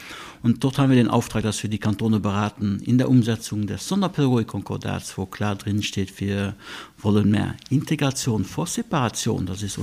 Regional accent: Luxembourg; accent: Moselle Franconian; moved away as an adult; now in Switzerland; Ich komme aus Luxemburg, deshalb habe ich so einen moselfränkischen Akzent.

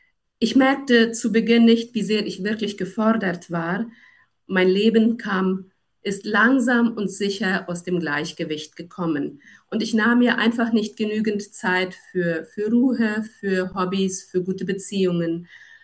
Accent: Paraguay; German is a second language; ich bin in Paraguay geboren und auch aufgewachsen, aber unsere Vorfahren kommen ursprünglich aus Europa. Deshalb sprechen wir hier auch Deutsch und Deutsch ist die Zweitsprache hier bei uns.

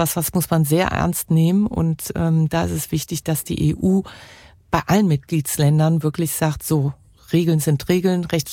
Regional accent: Cologne, North Rhine-Westphalia, Germany; bin sogar auch echte Kölsche und hier geboren.

